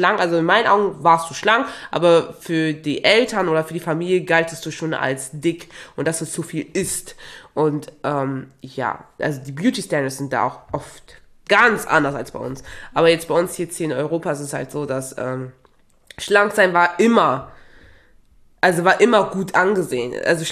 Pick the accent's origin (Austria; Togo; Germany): Togo; ich komme ja auch ursprünglich aus Togo